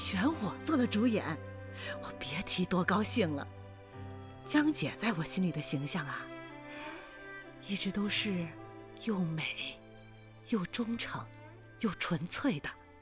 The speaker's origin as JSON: {"language": "Chinese", "region": "Northeast China", "country": "China", "tie": "born there", "said": "1957年的时候啊，我在东北出生了。"}